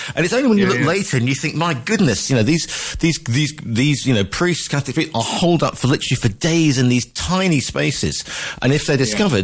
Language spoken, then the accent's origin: English; West Midlands, United Kingdom; I grew up in the Midlands area, so you know, and would go to sort of, I'm from Staffordshire